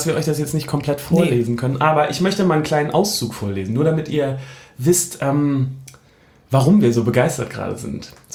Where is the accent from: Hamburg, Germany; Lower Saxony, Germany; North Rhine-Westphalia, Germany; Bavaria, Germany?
Hamburg, Germany; so ungefähr fühlt sich Berlin auch als Hamburger an.